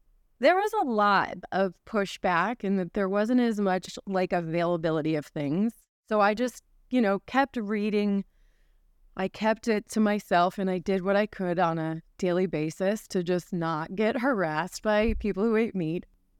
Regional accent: Connecticut, United States; So I am from Connecticut.

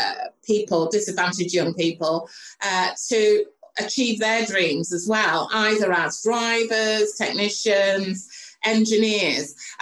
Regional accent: United Kingdom; And it was really easy doing business because I was from the UK and being British meant that you were held in high regard.

